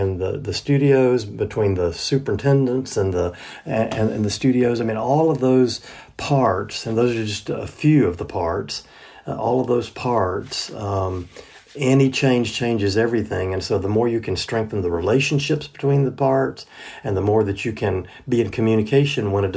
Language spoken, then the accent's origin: English; Deep South, United States; Like, I grew up in the Deep South, where work ethic was, you know, like one of the highest values.